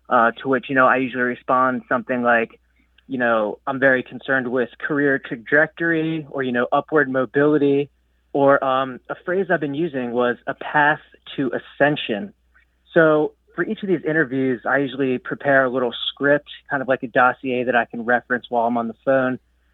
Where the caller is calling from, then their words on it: Lewes, Delaware, United States; I'm calling from Lewis, Delaware.